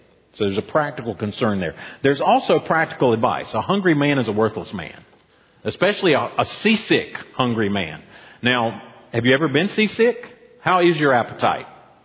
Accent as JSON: {"language": "English", "town": "Boone", "region": "North Carolina", "country": "United States", "tie": "born or raised there", "said": "I was born in Boone, raised in the mountains. I have mountain legs, not sea legs."}